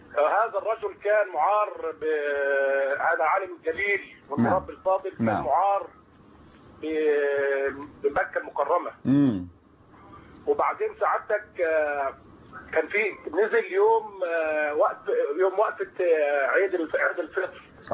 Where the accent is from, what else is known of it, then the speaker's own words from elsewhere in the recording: Mansoura, Dakahlia, Egypt; أنا المنصورة، مشرف عام الجمعية الشرعية بالدقهلية.